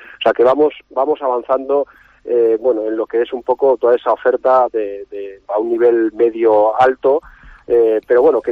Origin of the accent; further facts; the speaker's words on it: San Sebastián, Basque Country, Spain; porque nosotros somos originales de San Sebastián